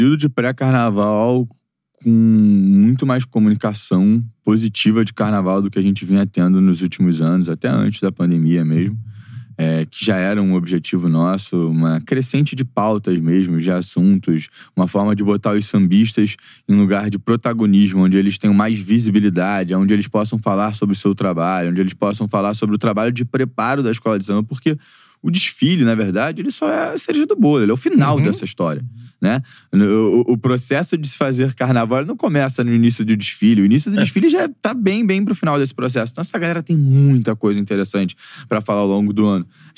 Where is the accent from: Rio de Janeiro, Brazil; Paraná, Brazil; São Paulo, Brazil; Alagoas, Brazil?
Rio de Janeiro, Brazil; Eu, como bom carioca e amante do futebol